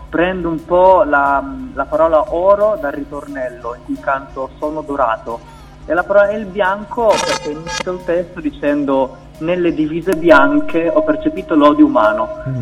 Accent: Rimini, Emilia-Romagna, Italy; perché io sono di Rimini

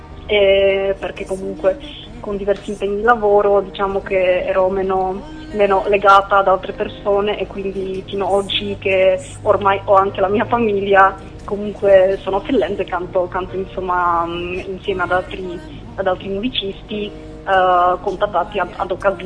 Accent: Czechia; now in Italy; Allora, io provengo dalla Repubblica Ceca, però vivo da molti anni in Italia, ormai saranno credo 17 anni, e canto da piccolina.

